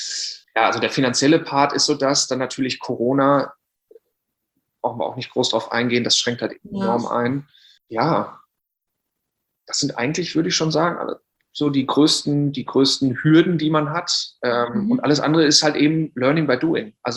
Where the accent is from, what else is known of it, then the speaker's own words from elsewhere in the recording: North Rhine-Westphalia, Germany; Also ich komme eigentlich aus, also bin aufgewachsen im Sauerland